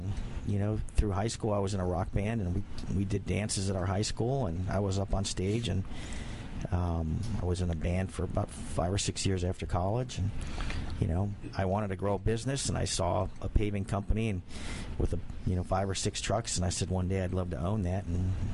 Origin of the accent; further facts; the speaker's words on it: Buffalo, New York, United States; also born or lived in Northern Virginia; Originally from Buffalo, New York. My father relocated to Northern Virginia. He was in the Marines.